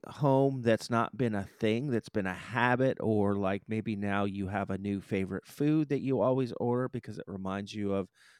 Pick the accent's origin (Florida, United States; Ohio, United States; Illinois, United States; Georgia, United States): Florida, United States; Miami; If ever I want to be transported back to my growing up in Miami